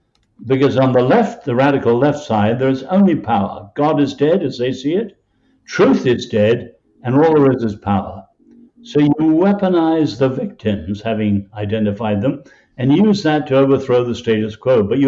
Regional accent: England, United Kingdom; now in United States; I grew up in England under Winston Churchill.

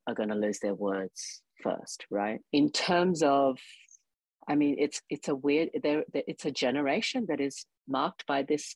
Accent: Australia; I grew up in Australia in the Australian school system

